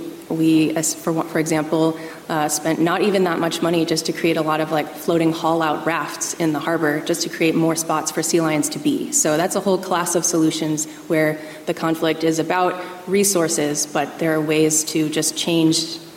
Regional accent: United States; I'm from the United States.

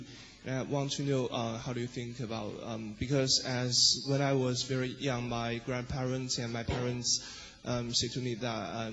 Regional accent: Aba, Sichuan, China; I come from Aba, Tibetan and Chang Auto Prefecture, and myself, I'm an ethnic minority.

